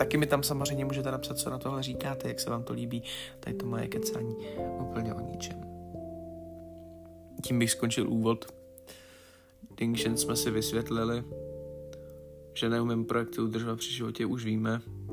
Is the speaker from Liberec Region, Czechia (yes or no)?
yes; Cvikov, Liberec Region, Czechia; já totiž pocházím ze Cvikova, pro ty, kteří by to nevěděli, což je taková malá, řekněme, obec, nebo ono to má oficiální status města, ale tohle je prostě vesnice.